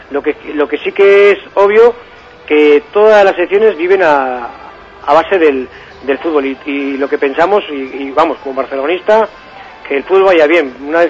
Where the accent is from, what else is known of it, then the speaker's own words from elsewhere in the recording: Vitoria, Basque Country, Spain; pero qué decirte que como vitoriano